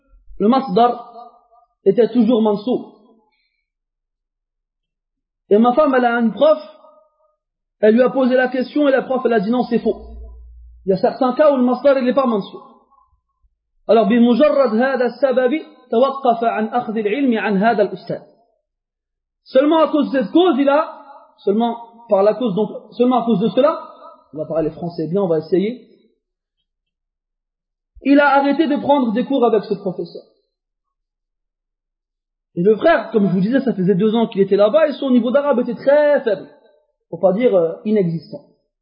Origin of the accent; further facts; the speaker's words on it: France; Vous savez, nous tous ici, quelle que soit la couleur de notre peau ou bien notre origine, on est des Français.